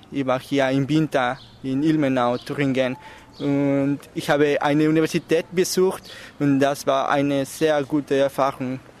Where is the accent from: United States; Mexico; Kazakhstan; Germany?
Mexico; German is a second language; ich komme aus Mexiko. Ich bin 17 Jahre und lerne Deutsch seit ungefähr 3 Jahren.